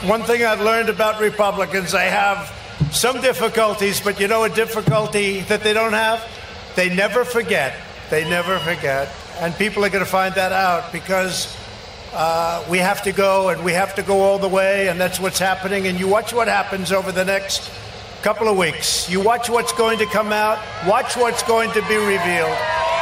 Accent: Georgia, United States; because we are Americans and we are from Georgia.

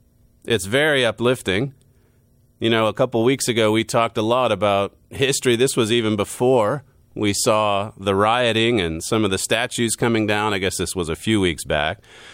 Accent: Canada; now in United States; I'm a Canadian living in the USA.

